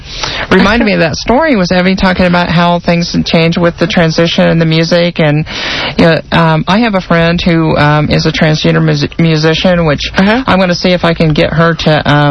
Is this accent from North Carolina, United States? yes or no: no; Indiana, United States; Yeah, coincidentally, I came from an area that didn't have a big transgender community either.